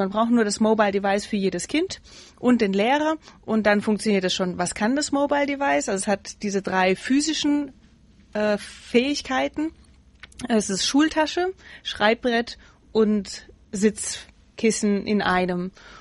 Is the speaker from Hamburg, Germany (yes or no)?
no; Darmstadt, Hesse, Germany; Also ich komme schon mal aus Darmstadt.